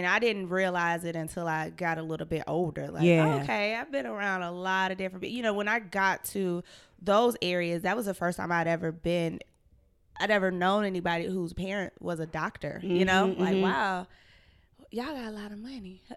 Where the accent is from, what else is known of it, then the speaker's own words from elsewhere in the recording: Atlanta, Georgia, United States; I grew up in Dixie Hills.